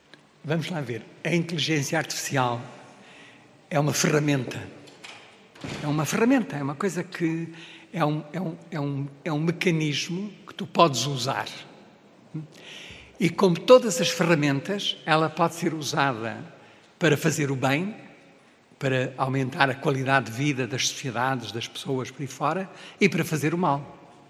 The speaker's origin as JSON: {"language": "Portuguese", "country": "Mozambique", "tie": "born there", "said": "Eu nasci em Moçambique"}